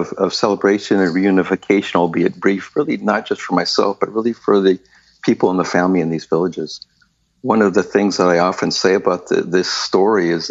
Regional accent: California, United States; I grew up in California. I'm a fourth-generation Chinese.

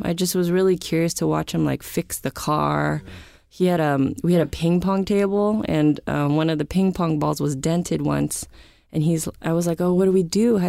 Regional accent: San Francisco, California, United States; I grew up in San Francisco, and I think when I think about my childhood, I think about my backyard.

